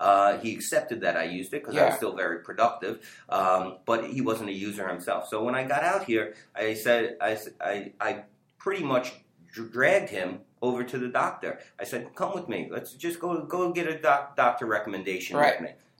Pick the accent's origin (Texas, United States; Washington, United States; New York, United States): New York, United States; New York City; now in California, United States; I'm from the East Coast, New York City. Both me and my brother originally New Yorkers. AJ moved out here earlier than me.